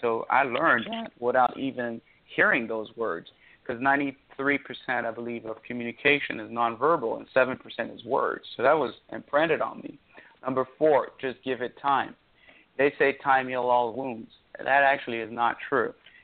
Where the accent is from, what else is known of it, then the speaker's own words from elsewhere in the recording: DR Congo; English is a second language; Remember, I'm from Central Africa, the Congo, but I've learned these by behavior, not by words.